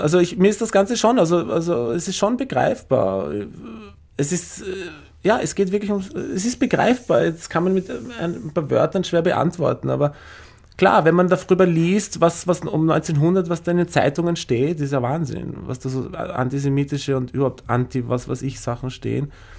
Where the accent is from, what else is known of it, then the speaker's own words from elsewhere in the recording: Vienna, Austria; Ich bin aus Wien